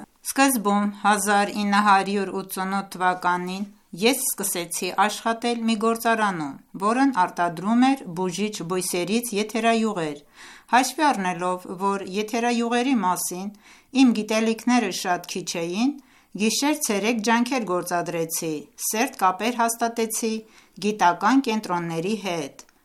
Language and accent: Armenian; Khorasan, Iran; Ես ծնվել եմ Խորասան նահանգի հարավային քաղաքներից մեկում. Ես մեծացել եմ այն տանը, որտեղ հոսում էր քահրիզի մաքուր ջուրը